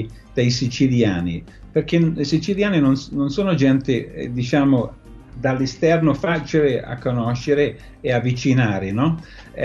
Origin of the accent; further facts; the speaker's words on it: Scotland, United Kingdom; now in Italy; Quello che mi manca un po' dal mio paese